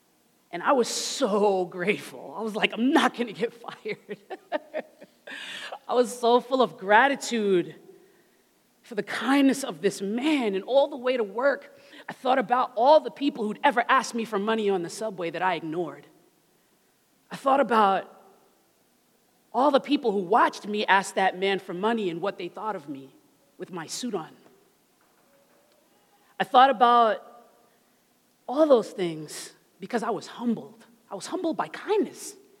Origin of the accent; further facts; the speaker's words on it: Brooklyn, New York, United States; because I'm from Brooklyn, and I've been taking a train my whole life.